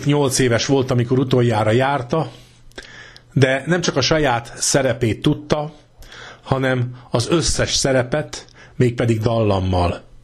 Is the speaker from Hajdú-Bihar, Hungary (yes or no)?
no; Újkígyós, Békés, Hungary; born there; Szülőfalum Újkígyós, szögedi kirajzás, a szögedi nemzet része, talán legészakibb szigete.